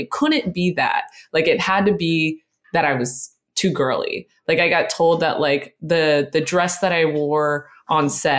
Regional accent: Fresno, California, United States; it was close to my hometown, Fresno, where my parents were living at the time.

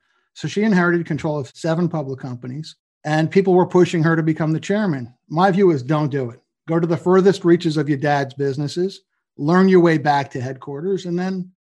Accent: New York, United States; I'd never been outside the US. I grew up in New York and Long Island. I went to school in Boston. I had this job in New Jersey

